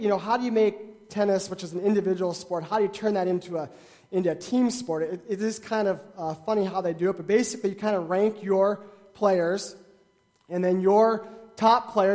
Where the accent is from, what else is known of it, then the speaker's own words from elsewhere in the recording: North Dakota, United States; I grew up in North Dakota, in the eastern part of the state.